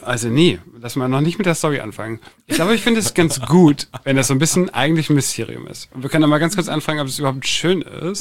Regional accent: Hamburg, Germany; also born or lived in Berlin; Ich bin in Berlin geboren und war bis 5 in Berlin. Ich bin dann in Hamburg die ganze Zeit, aber...

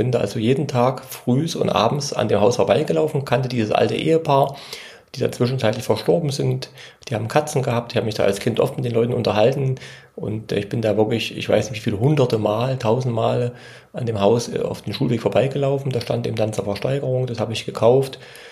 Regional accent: Thuringia, Germany; Und zwar komme ich aus Thüringen, aus einem kleinen Ort in der Nähe von Jena

